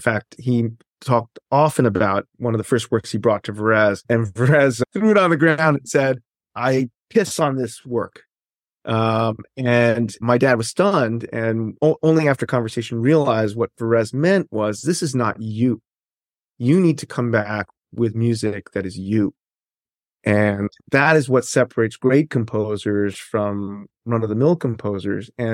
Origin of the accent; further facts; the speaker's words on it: New York, United States; And it's interesting because we grew up and lived in Greenwich Village